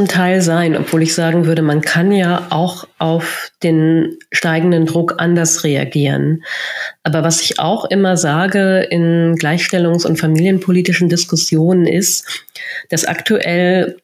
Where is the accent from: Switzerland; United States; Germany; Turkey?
Germany; North Rhine-Westphalia; ich bin in NRW groß geworden